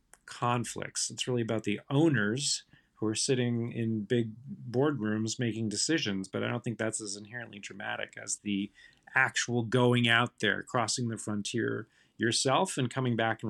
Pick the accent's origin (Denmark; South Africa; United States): United States; Maine; despite the fact that I grew up in Maine, pretty close to the ocean.